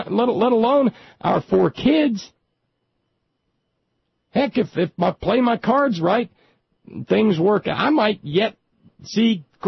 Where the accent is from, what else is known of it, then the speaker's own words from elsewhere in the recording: United States; I am an American. I am a patriotic American.